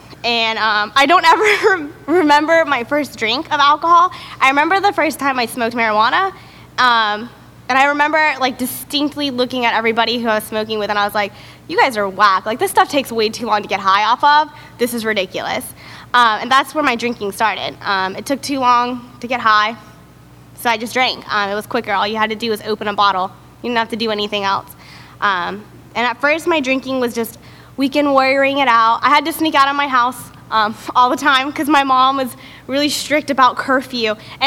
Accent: Lakeland, Florida, United States; born there; But I was born in Lakeland, and for those of you who can't tell by the way I look, I'm half Asian. My mom is fresh off the boat Asian.

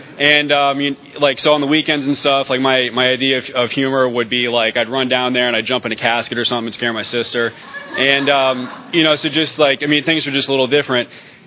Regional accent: Camarillo, California, United States; I grew up just outside of Los Angeles in a little town called Camarillo.

